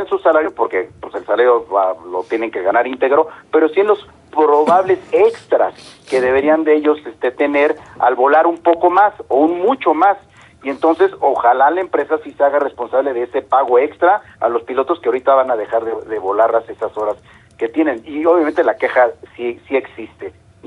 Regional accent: Mexico; no podemos dejar de hacer valer nuestra voz como trabajadores mexicanos

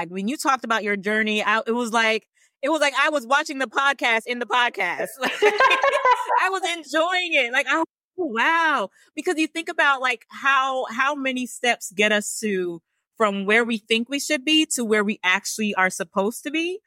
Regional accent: United States; born there; I was born in America, but I went to Trinidad every Christmas and every summer.

